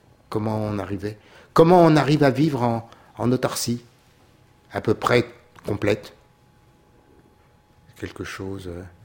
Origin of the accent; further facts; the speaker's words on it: Paris, Île-de-France, France; Eh bien, je suis un parisien, voilà.